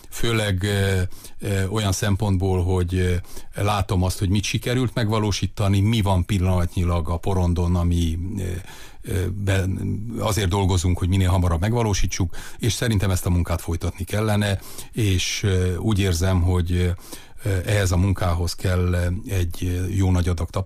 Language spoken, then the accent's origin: Hungarian; Sovata, Mureș County, Romania; Én is Szovátán születtem, Szovátán nőttem fel, az nem azt jelenti, hogy a megye érdekeit nem képviselem, vagy a marosvásárhelyit.